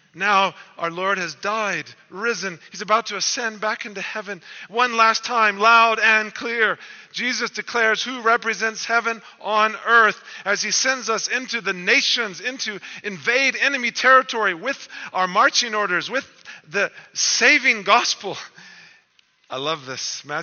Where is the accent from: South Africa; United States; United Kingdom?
South Africa; here we are as South African citizens, permanent residents.